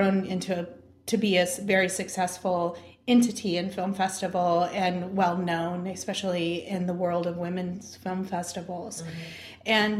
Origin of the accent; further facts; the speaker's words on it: Oregon, United States; now in Portland, United States; I'm from Oregon, so is my husband. We decided to move back to Portland.